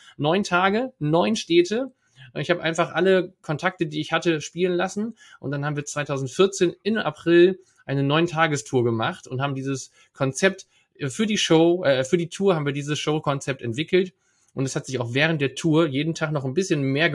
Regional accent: Leer, Lower Saxony, Germany; in meinem Umfeld hier um Oldenburg herum, in Leer, meiner Heimatstadt

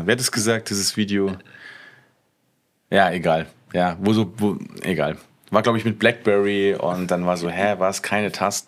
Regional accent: East Germany, Germany; born there; ich lebe ja gerade in Schwaben und bin geborener Ossi

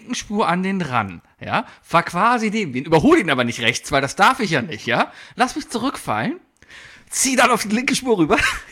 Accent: Germany; ich bin Deutscher

